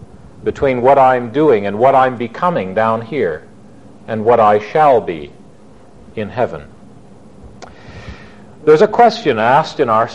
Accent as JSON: {"language": "English", "region": "Scotland", "country": "United Kingdom", "said": "Well, I'm a Scotsman"}